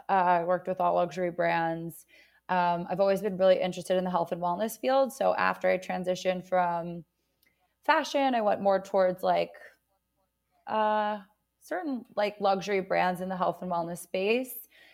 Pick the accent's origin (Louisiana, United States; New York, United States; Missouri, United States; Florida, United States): New York, United States; Brooklyn; I grew up in Bay Ridge, actually. So like … like Wolf of Wall Street.